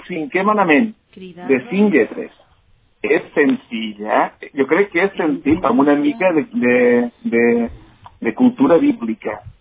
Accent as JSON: {"language": "Catalan", "town": "Vimbodí", "region": "Catalonia", "country": "Spain", "also_born_or_lived": "Lleida"}